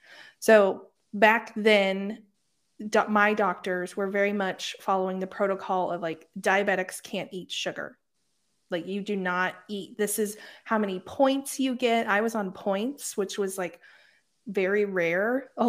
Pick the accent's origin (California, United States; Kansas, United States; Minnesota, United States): Kansas, United States; So I grew up in Kansas, in Southwest Kansas, a very small town of about 1,000 people. So when people are like, oh yeah, I'm from a small town, I'm like, no, I am from a small town.